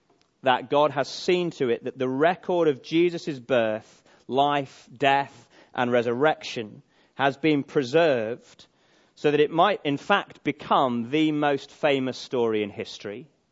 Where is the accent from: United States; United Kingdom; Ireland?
United Kingdom; Manchester, North West England; I grew up in Manchester. I'd never known anything like it.